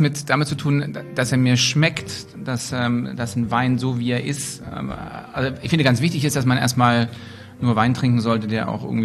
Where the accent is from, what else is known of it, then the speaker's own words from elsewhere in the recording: Germany; nun komme ich aus der DDR